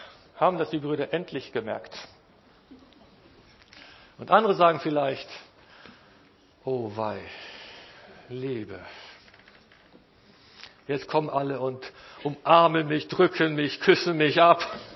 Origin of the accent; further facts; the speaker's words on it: Northern Germany, Germany; er ist ein Süddeutscher, ich bin ein Norddeutscher.